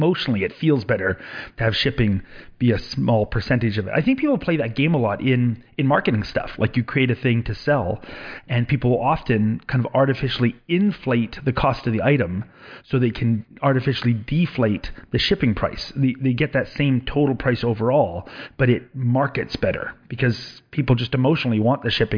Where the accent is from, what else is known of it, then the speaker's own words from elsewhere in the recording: Canada; At least as a Canadian, I look at it